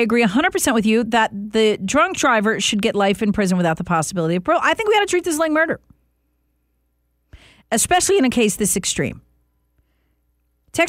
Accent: the South, United States; No, but I am a Southerner at heart. Plus, I grew up in the South.

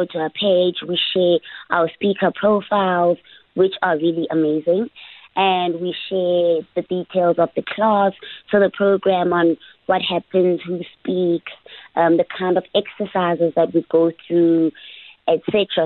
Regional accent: Free State, South Africa; now in Johannesburg, South Africa; I am from the Free State, currently residing in Johannesburg.

